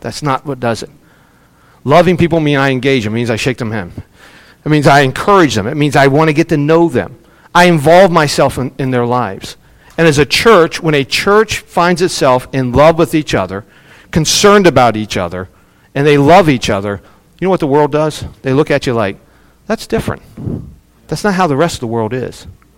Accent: West Virginia, United States; also born or lived in Ohio / Mississippi; I was born in Ohio. I spent a good number of years in Mississippi. But West Virginia is my home. I love West Virginia.

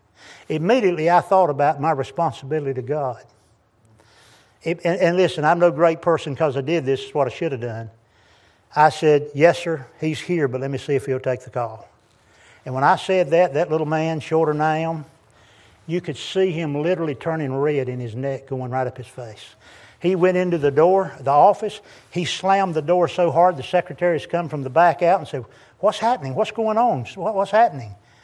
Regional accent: North Carolina, United States; I'm from Eastern North Carolina, moved up to Newport News, Virginia.

